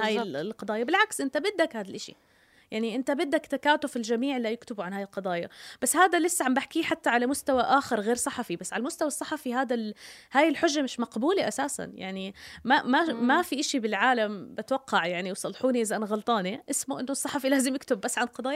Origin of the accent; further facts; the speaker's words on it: Jordan; بالنهاية أنا مواطنة أردنية.